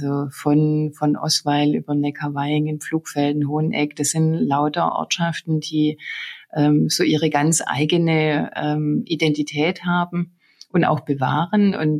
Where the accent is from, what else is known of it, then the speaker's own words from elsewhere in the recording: Baden-Württemberg, Germany; accent: Swabian; Man hört es an meinem Dialekt. Ich bin auch ein Kind dieser Gegend. Ich habe viele Jahre versucht, diesen Dialekt zu unterdrücken.